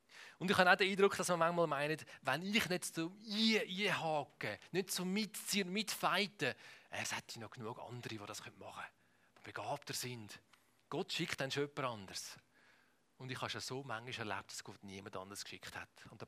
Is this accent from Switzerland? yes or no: yes; Switzerland; Und wir sind ja richtige Schweizer, leben in der Schweiz.